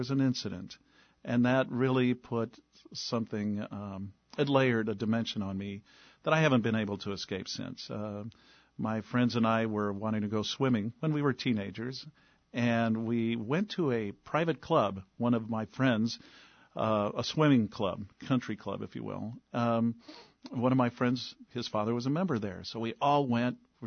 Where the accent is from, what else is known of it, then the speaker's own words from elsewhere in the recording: Quad Cities, United States; now in Des Moines, United States; my grandparents on both sides, matriarch and patriarchal sides, they came up to the Quad Cities roughly around the same time in the early 1900s.